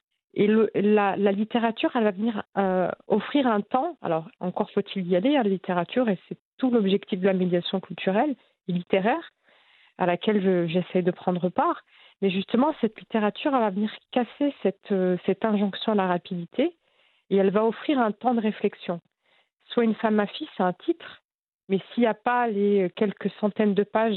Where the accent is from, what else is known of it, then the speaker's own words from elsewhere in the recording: Romans-sur-Isère, Auvergne-Rhône-Alpes, France; born there; Je suis née à Romans-sur-Isère en juin 84.